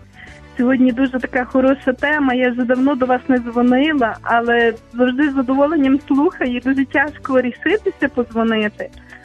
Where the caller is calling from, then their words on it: Lviv Oblast, Ukraine; я з Львівщини, хочу розказати свою історію